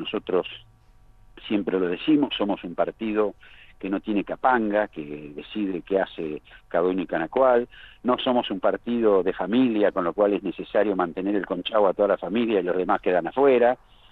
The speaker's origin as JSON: {"language": "Spanish", "country": "Argentina", "said": "Yo soy argentino, mayor de edad, no soy inhabilitado. Vivo en la provincia."}